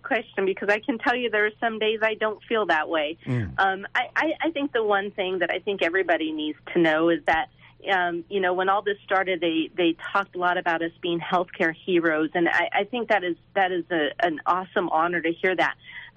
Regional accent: Las Cruces, New Mexico, United States; And, you know, I'm from Las Cruces as well, and I'm dedicated to this community, and I want to do whatever I can to help protect our community as much as possible.

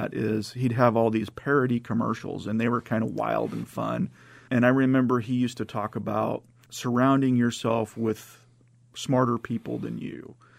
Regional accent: Springfield, United States; And I grew up in Springfield, born and raised. Took some time off and went to Kirksville for a minute to go to college, and then came back home

